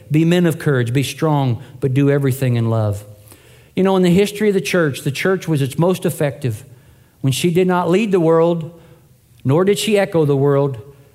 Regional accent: Kentucky, United States; Let me tell you about a great revival that took place years ago in my home state of Kentucky.

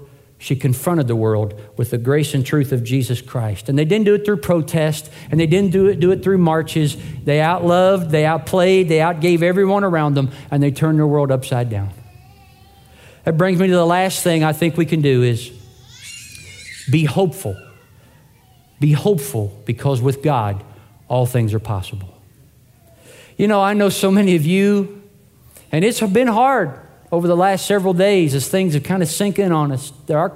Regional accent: Kentucky, United States; Let me tell you about a great revival that took place years ago in my home state of Kentucky.

